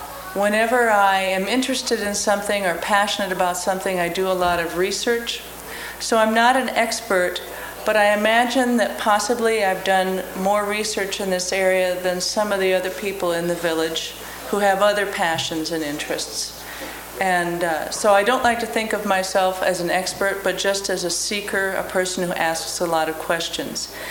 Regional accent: St. Louis Park, Minnesota, United States; I'm from St. Louis Park, Minnesota.

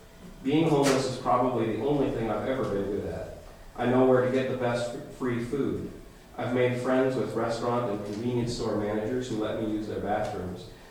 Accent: Spokane, Washington, United States; moved away as an adult; now in Seattle, United States; I grew up in Spokane, moved to Seattle 23 years ago for college, flunked out within 2 semesters

